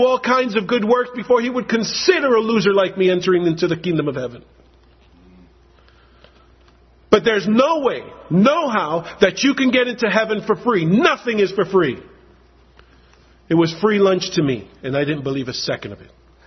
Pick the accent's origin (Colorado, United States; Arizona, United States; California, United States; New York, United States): New York, United States; New York City; I'm from New York City. You get nothing for free.